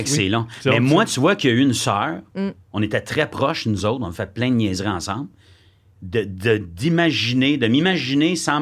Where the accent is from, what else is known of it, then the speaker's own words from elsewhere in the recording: Quebec, Canada; Et moi, je viens de l'Outaouais.